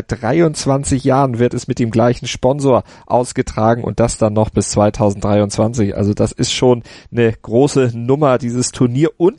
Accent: Northern Germany, Germany; Ich bin ja Norddeutscher, bei uns heißt das Träger.

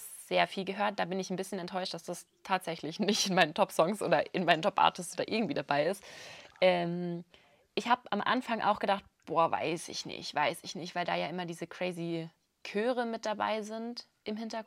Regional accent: Baden-Württemberg, Germany; now in Munich, Germany; wir sind halt an der Schweizer Grenze aufgewachsen.

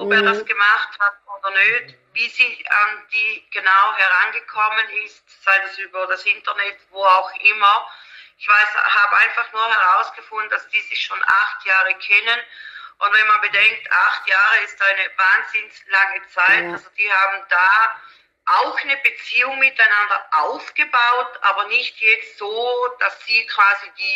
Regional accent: Switzerland; Wir sind aus der Schweiz

